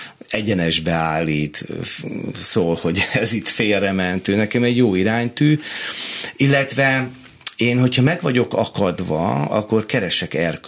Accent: Szeged, Csongrád-Csanád, Hungary; ugye én Szegeden nőttem fel, ott csináltam.

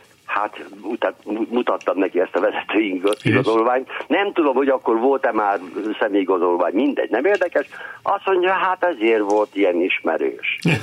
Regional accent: Vámosgyörk, Heves, Hungary; 75-ben érettségiztem én Gyöngyösön, és a szülőfalumból, kis Vámos Györgyről, azzal mentem be

